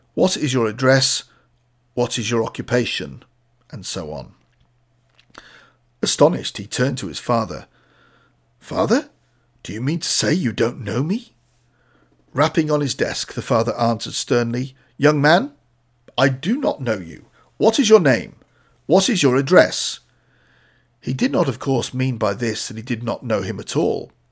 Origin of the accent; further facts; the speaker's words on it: Fujian, China; English is a second language; My hometown in Fujian province is famous for its oranges.